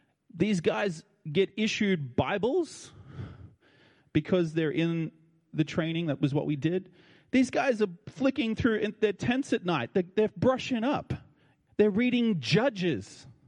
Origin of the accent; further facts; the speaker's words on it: Australia; I said, I'm from Australia.